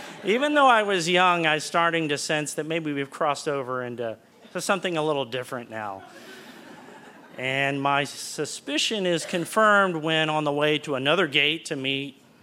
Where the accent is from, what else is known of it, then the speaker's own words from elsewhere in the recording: West Virginia, United States; We're just coming from West Virginia. We don't know about your big city ways.